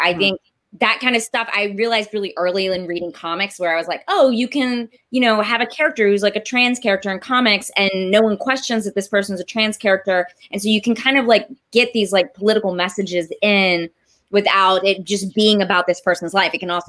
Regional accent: Marshall, United States; now in Los Angeles, United States; you basically just bought the house we grew up in Marshall.

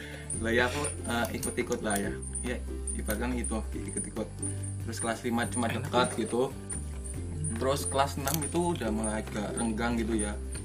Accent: Purwokerto, Central Java, Indonesia; born there; also born or lived in Citarap, West Java; Lahir di Purwokerto April 2002.

